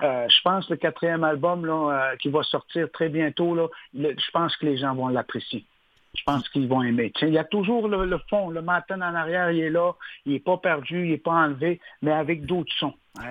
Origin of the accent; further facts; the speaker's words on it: Uashat-Mani-utenam, Quebec, Canada; on vient de la communauté de Ouachat-Macmahiutenam.